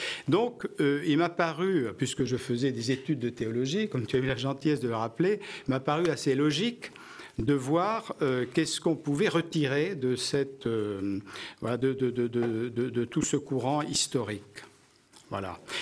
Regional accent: Saint-Jean-de-Luz, Nouvelle-Aquitaine, France; born there; moi je suis basque, je suis né à Saint-Jean-de-Luz, et de l'autre côté de la frontière

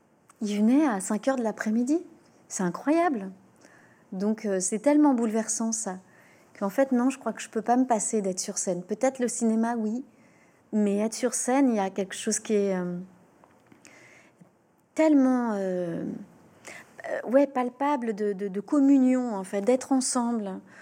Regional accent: Paris, Île-de-France, France; comme toute Parisienne qui se respecte, quitter Paris, puisque je suis née à Paris

